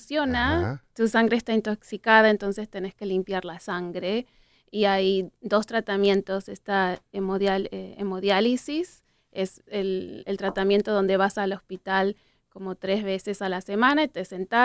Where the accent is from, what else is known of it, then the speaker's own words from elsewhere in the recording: Argentina; now in United States; yo soy de Argentina, mi esposo es de Maryland